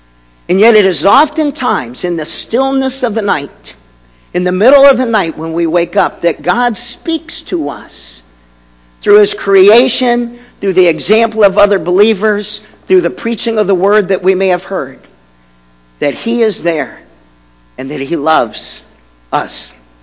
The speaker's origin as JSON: {"language": "English", "town": "Key West", "region": "Florida", "country": "United States", "tie": "born or raised there", "said": "As a young boy growing up in Key West, Florida, I would lay on my back out in a field next to the ocean"}